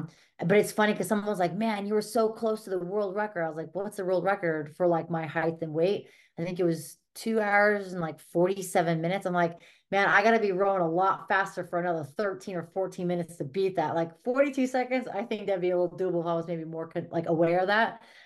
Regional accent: Montana, United States; I'm from Montana, and so I went home for all the holidays

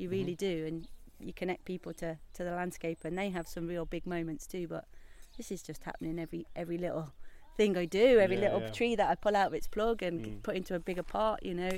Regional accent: Knoydart, Scotland, United Kingdom; And I did grow up in the area, so I grew up on Knoydart.

